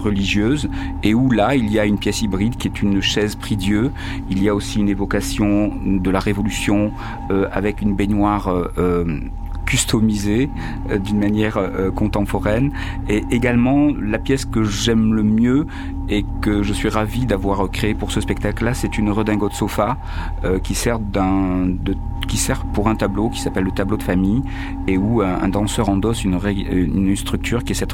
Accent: Marseille, Provence-Alpes-Côte d'Azur, France; also born or lived in Tunis, Tunisia; J'espère qu'en tant que Marseillais, méditerranéen, sarde d'origine, né à Tunis, vivant à Marseille

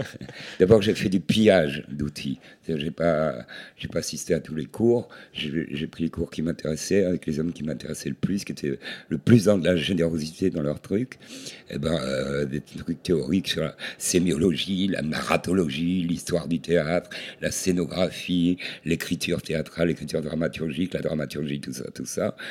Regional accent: Lille, Hauts-de-France, France; born there; Et en fait, je suis né à Lille, et puis j'étais abandonné, tant mieux. Et puis après, j'ai vécu dans sur un quartier qui est à cheval sur la frontière

